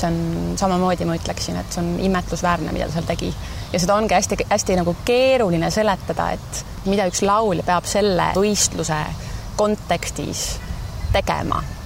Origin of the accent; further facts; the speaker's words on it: Saare County, Estonia; kui nüüd mõelda nagu täiesti Saarema peale ja selle peale, kus ma siis, mis keskkonnas või kus ma olen üles kasvanud, et siin Saaremalt eemal olles